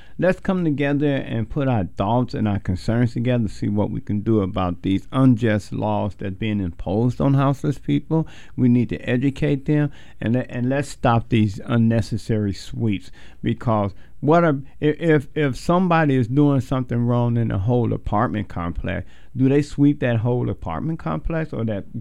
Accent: Chicago, Illinois, United States; I'm from Algale Gardens.

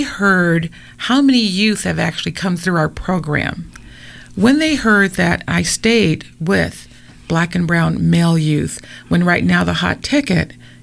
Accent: Pacific Northwest, United States; You know, I'm coming from the Pacific Northwest.

